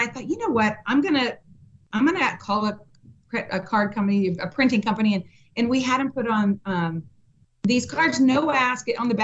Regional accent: Cincinnati, Ohio, United States; Our community, I'm from Cincinnati, Ohio, and it's an amazing community.

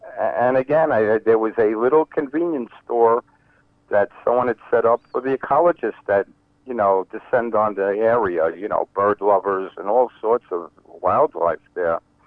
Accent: New York City, New York, United States; So, again, growing up in New York City, remembering the 50s, the 60s, and the racism that we saw

